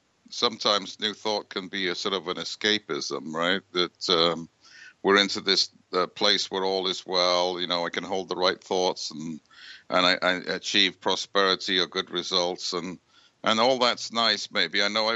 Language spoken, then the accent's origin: English; United Kingdom; I grew up in Britain